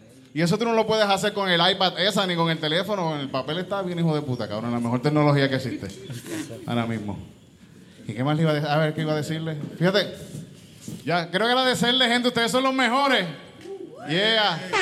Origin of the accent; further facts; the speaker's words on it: Yauco, Puerto Rico; cuando era pequeño, yo me recuerdo en Yauco, caminando un día por el Paseo de Diego, por el paseo.